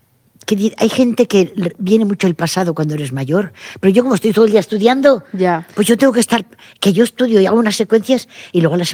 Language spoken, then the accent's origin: Spanish; Ontinyent, Valencian Community, Spain; la primera casa, que fue una casa de labranza del pueblo donde vivimos, Ontiñén, mi padre era un médico rural que vino de un pueblecito donde yo nací y fuimos a Ontiñén.